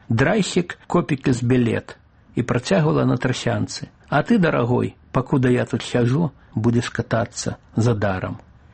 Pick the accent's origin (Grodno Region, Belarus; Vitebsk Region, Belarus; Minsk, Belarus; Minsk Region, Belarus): Vitebsk Region, Belarus; Polotsk; полацкіх габрэяў, сярод якіх я рос, і нават спасцігаў азы ідышу, на якім у нашай частцы Полацку, асабліва вечарамі на лавачках, гаварыла тады бальшыня жыхароў.